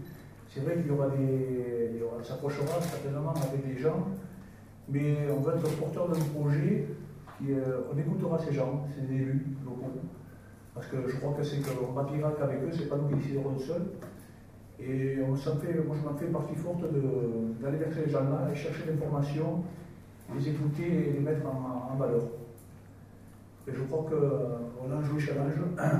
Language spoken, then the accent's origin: French; Occitanie, France; cette vallée, j'y suis attaché parce que je ne l'ai jamais quitté. Je suis originaire de Belpoué, du Pictoy, de la Côte de Luz